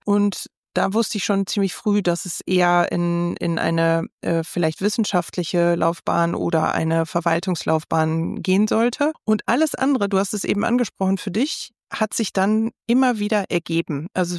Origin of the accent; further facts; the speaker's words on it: Düsseldorf, North Rhine-Westphalia, Germany; Es ist meine Heimatstadt.